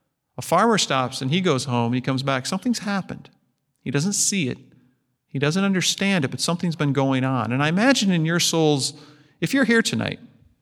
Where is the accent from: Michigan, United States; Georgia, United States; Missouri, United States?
Michigan, United States; I grew up in Michigan. I'm the youngest of eight.